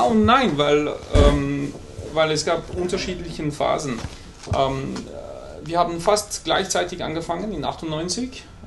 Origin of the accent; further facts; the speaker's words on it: São Paulo, Brazil; German is a second language; now in Switzerland; Ich komme aus São Paulo, 18 Millionen Leute in einer Stadt.